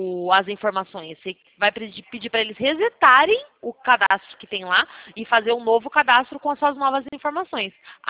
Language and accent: Portuguese; Sorocaba, São Paulo, Brazil; sou daqui de Sorocaba.